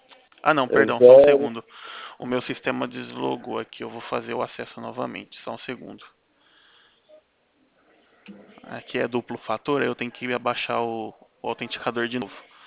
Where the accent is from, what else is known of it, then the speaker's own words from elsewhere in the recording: São Carlos, São Paulo, Brazil; Eu sou de São Carlos